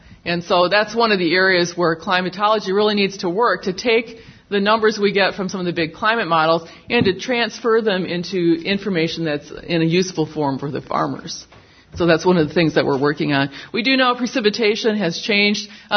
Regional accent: Wisconsin, United States; accent: Wisconsin; now in Southeast US; I'm now in the Southeast, even though I sound like I'm from Wisconsin.

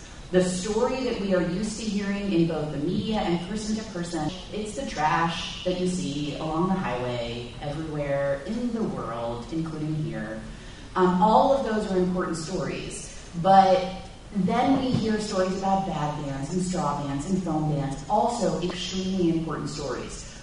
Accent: Baton Rouge, Louisiana, United States; now in New Orleans, United States; I grew up in Baton Rouge, which is at one end of the chemical corridor known locally and for good reason as Cancer Alley. I now live in New Orleans

